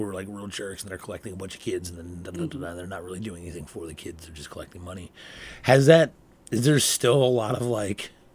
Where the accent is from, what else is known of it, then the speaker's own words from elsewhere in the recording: Northeast, United States; I'm from the Northeast. So it's like a lot more people.